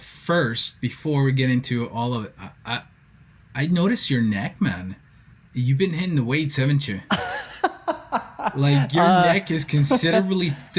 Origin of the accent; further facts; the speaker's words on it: El Salvador; now in Canada; I'm also from El Salvador, and I go down to El Salvador periodically to visit family and friends and just chill out and take refuge from the Saskatchewan winters.